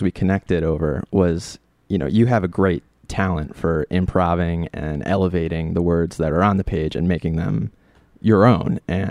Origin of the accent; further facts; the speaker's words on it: Ithaca, New York, United States; I grew up in Ithaca, New York, making movies about gangsters and horror movies.